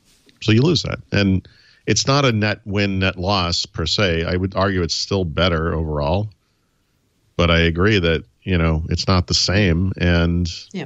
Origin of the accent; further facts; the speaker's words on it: Dedham, Massachusetts, United States; growing up in Dedham like I did and then moving back there as an adult.